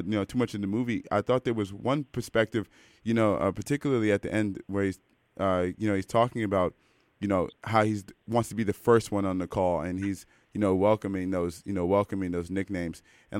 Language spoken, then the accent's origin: English; Washington, District of Columbia, United States; cause I'm American. So like my perspective is I'm from Washington, D.C.